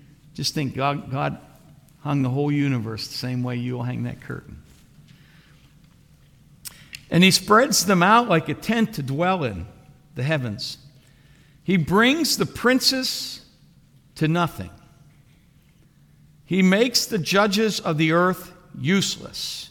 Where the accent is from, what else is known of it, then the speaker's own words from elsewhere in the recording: Phillipsburg, New Jersey, United States; born there; I thought I was a citizen of the United States. I mean, I was born here in the Phillipsburg Hospital. And I have papers. And I'm an American citizen.